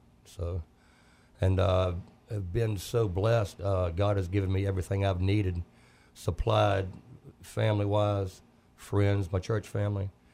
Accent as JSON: {"language": "English", "country": "Germany", "moved": "yes", "lives_now": "United States", "said": "I guess I traveled over or got Americanized once I came from Germany."}